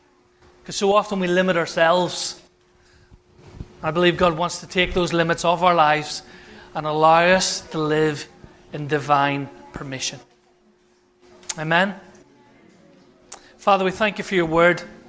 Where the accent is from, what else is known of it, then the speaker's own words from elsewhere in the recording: Ireland; So I'm Irish, so I can talk.